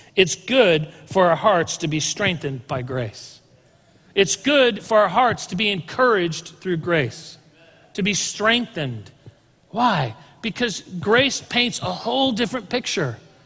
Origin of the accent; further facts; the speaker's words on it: California, United States; Michelle and I grew up in Southern California, we were born and raised there